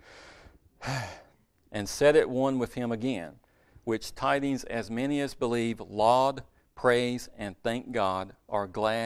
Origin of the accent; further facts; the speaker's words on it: North Carolina, United States; I know it's not proper English, but we're in Caswell County. And I'm from Rockingham County, so it's not much better.